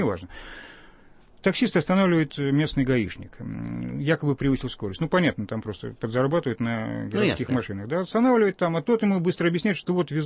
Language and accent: Russian; Moscow, Russia; выясняет буквально быстро, что я действительно из Москвы